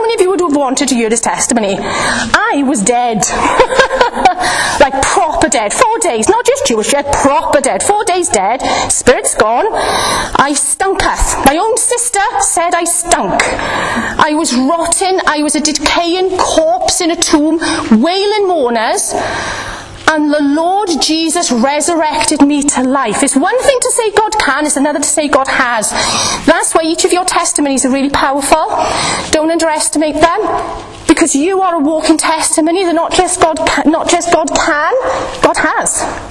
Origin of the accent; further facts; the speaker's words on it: Wales, United Kingdom; accent: Welsh; My daughter tells me off when I'm too Welsh.